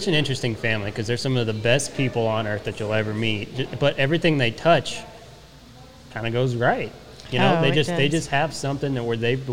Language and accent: English; Colorado, United States; me and my sisters, we grew up in Colorado, right?